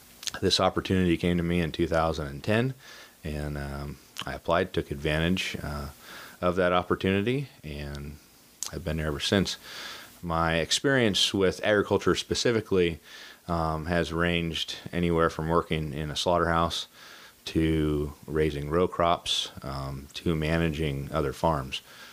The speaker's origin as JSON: {"language": "English", "town": "Trinity County", "country": "United States", "tie": "born or raised there", "said": "So I didn't grow up on a farm or a ranch. Born and raised in Trinity County and was interested in agriculture from a very young age."}